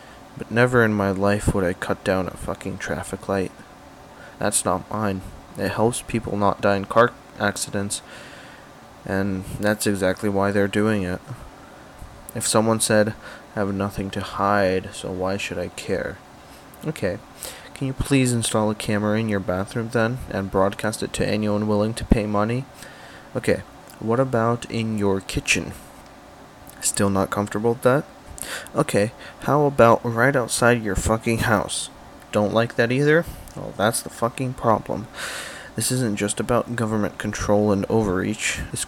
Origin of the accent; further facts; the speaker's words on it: Belarus; I grew up in Belarus. I've seen what this infrastructure enables when the switch gets flipped.